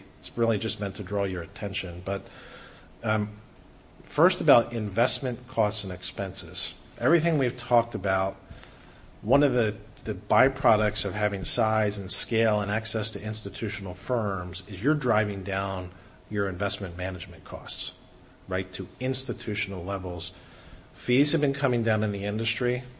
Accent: Pennsylvania, United States; I'm from Pennsylvania, so we're in Big Ten country.

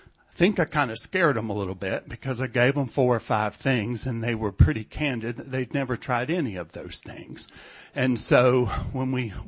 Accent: Florida, United States; I'm originally from Florida.

